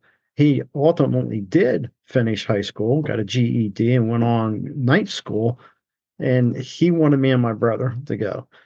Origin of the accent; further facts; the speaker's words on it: New Jersey, United States; I'm born and raised in South Jersey in Cumberland County.